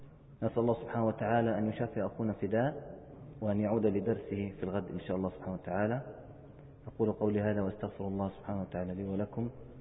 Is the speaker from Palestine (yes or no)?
yes; Palestine; عندنا في فلسطين على ما أذكر كان يغرف الرجل غرفة من التراب ويعثرها في وجه المعتدي